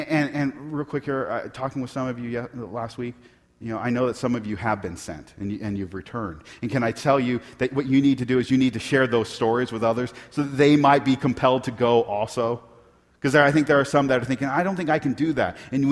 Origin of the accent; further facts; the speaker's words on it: Portland, United States; I grew up in Portland. I always expected to stay in Portland.